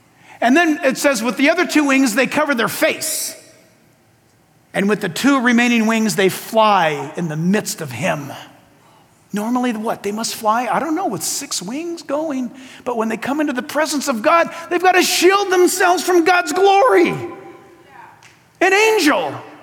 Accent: San Diego, California, United States; Dr. …, Shadow Mountain Church in my hometown, San Diego.

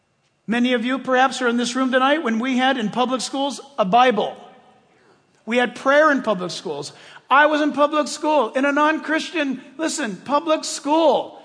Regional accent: California, United States; growing up in Southern California, we played all summer long.

